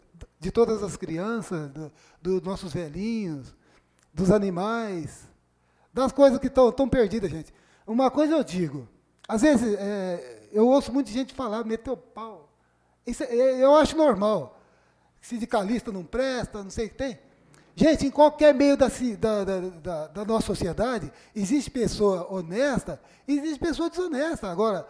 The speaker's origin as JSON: {"language": "Portuguese", "town": "Sertãozinho", "region": "São Paulo", "country": "Brazil", "tie": "born there", "lives_now": "Jaboticabal, Brazil", "said": "eu amo mais a Jaboticabal do que a terra onde nasci, que é Sertãozinho."}